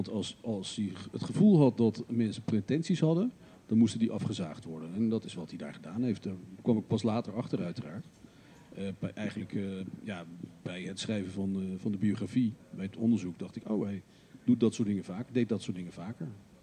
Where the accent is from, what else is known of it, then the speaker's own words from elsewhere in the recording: Haarlem, North Holland, Netherlands; En er waren alleen maar vrienden van mijn ouders, want ik kom uit Haarlem.